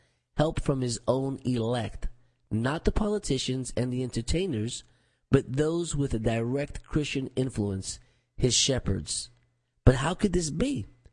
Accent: Nashville, Tennessee, United States; my hometown, Nashville, Tennessee.

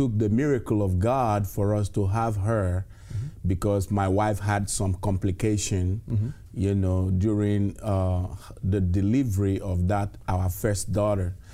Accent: Nigeria; from Nigeria.

